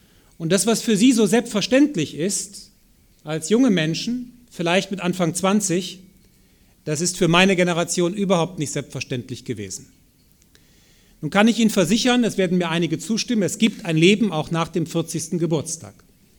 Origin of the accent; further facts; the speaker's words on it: Bonn, North Rhine-Westphalia, Germany; Wir haben gestern in meiner Heimatstadt in Bonn, der früheren Hauptstadt, den Tag der deutschen Einheit begangen.